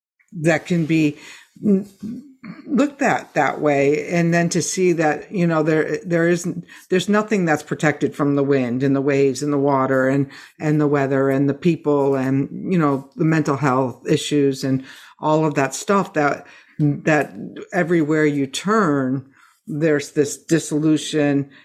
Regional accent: Maine, United States; I grew up partly in Maine. And my mom lives in Maine

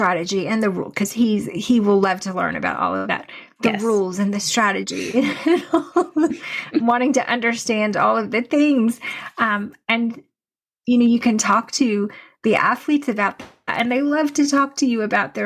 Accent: Brandon, Florida, United States; You and I, growing up in Brandon, Florida, knew a lot about wrestling.

